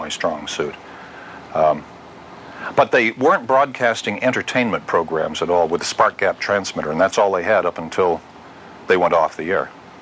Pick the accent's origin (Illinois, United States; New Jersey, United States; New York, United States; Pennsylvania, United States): New Jersey, United States; Grover's Mill; That's the War of the Worlds broadcast, which happened in my hometown, Grover's Mill, New Jersey.